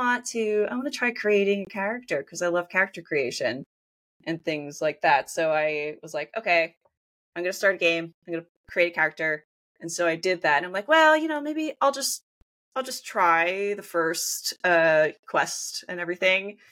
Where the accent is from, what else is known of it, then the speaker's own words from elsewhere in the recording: New Jersey, United States; now in Kansas, United States; I really enjoyed where I grew up. Like, most of my childhood, we were living in a little neighborhood in the suburbs, but we had woods behind our house.